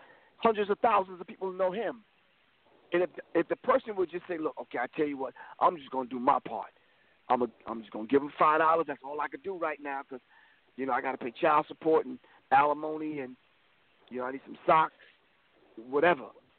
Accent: Roosevelt, New York, United States; I was born and raised in Roosevelt.

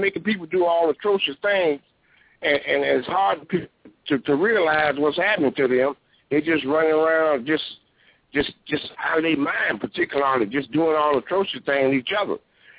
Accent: Fort Lauderdale, Florida, United States; I'm from Lauderdale, Brother Ray.

